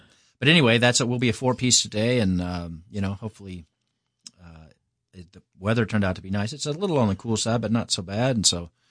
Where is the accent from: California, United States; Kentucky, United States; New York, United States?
Kentucky, United States; Owensboro; I grew up in Owensboro, Kentucky, which is kind of the used to be the biggest city in Western Kentucky.